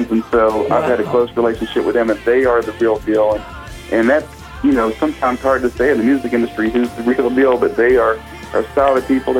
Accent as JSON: {"language": "English", "town": "Selma", "region": "Alabama", "country": "United States", "tie": "born or raised there", "also_born_or_lived": "Montgomery", "said": "I am from Montgomery, Alabama, and my dad pastored a couple of churches when I was a kid, but I grew up in Selma, and so a lot of people know Selma as the birthplace of civil rights, and also Montgomery, and so I live in a very historic area"}